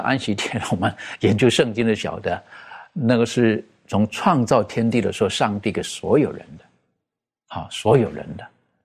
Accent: China

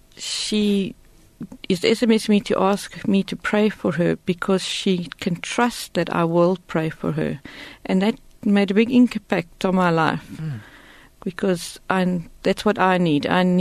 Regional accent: Germiston, Gauteng, South Africa; I grew up in the Transvaal, in what is now Gauteng, in Germiston area. And I've lived there for 22 years with my parents.

